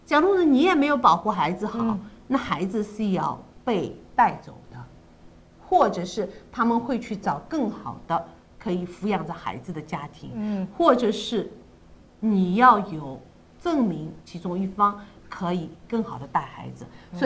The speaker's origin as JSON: {"language": "Chinese", "country": "China", "said": "我们中国人有句话叫家丑不外扬"}